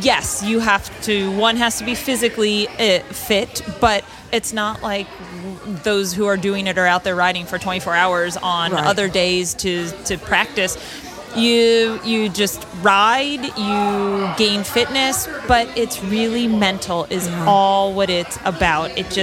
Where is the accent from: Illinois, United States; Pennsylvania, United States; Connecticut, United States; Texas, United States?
Pennsylvania, United States; I am from Pennsylvania.